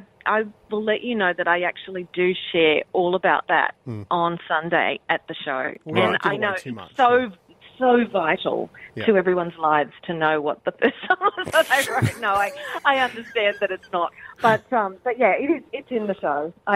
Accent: Mackay, Queensland, Australia; We lived, Hart Street in Mackay was where I was brought home from the Mater Hospital. And then we moved to North Mackay and lived on Harbour Road.

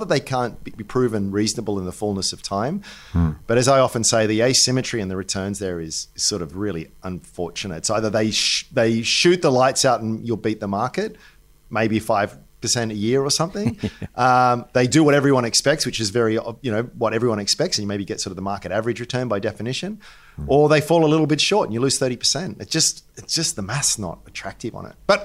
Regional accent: Australia; But from as an Australian perspective, sort of seeing some headlines about the Magnificent Seven and the multiples they're trading

